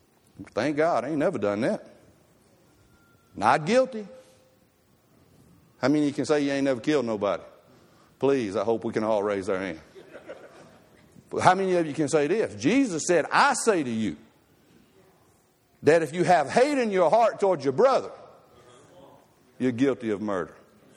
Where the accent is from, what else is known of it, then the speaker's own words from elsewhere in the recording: Alabama, United States; but I'm from Alabama. I thought y'all would like it. Only thing we know how to do over there is play football.